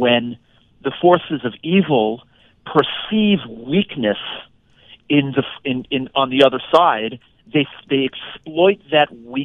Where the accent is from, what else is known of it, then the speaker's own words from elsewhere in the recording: New York, United States; So I am a fifth generation American on my dad's side.